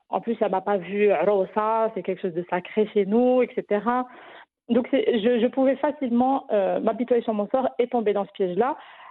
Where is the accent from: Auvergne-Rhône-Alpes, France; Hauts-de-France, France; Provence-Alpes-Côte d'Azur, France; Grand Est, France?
Grand Est, France; moved away as an adult; also born or lived in United States; now in Morocco; je suis issue de la troisième génération des Marocains résidant en France. Je suis née en Champagne-Ardenne, j'ai grandi en France, j'ai fait toute ma scolarité du coup en France, puis aux États-Unis.